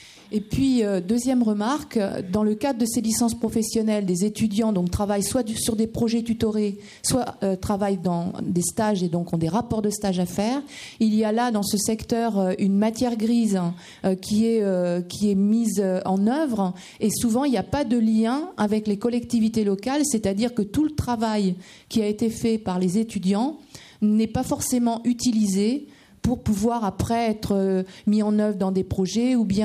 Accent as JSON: {"language": "French", "town": "Châteauroux", "region": "Centre-Val de Loire", "country": "France", "said": "donc je suis de Châteauroux"}